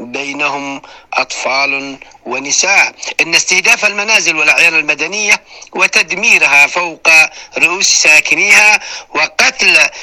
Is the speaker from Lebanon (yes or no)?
no; Yemen; بلادنا اليمن